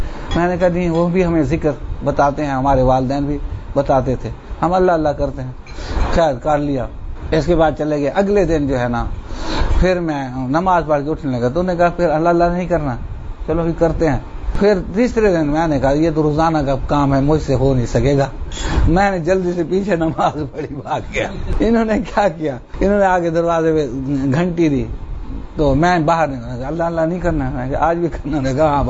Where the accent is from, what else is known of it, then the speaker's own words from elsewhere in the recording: Punjab, Pakistan; ہم چولستان کے رہنے والے ہیں, میں میٹرک پاس تھا صرف, اور پھر اپنے گاؤں میں ہی پرائمری ٹیچر ان ٹرین لگ گئے.